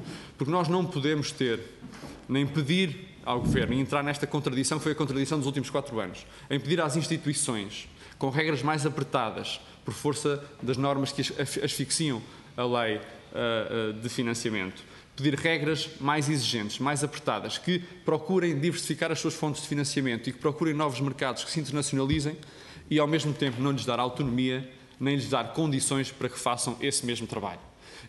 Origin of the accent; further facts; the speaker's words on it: Coimbra, Portugal; porque sou de Coimbra